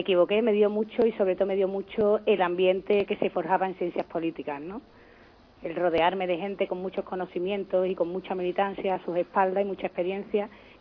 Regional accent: Seville, Andalusia, Spain; me parieron en Sevilla y me crié en Sevilla, pero no tuve la oportunidad de disfrutar los movimientos sociales de Sevilla porque yo vivía un poquito a la extrarradio

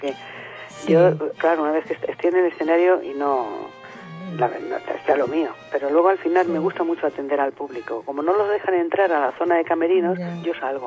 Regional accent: Madrid, Community of Madrid, Spain; Yo soy madrileña, nacida en la calle de Sagasta. Soy chamberilera, para que tú veas.

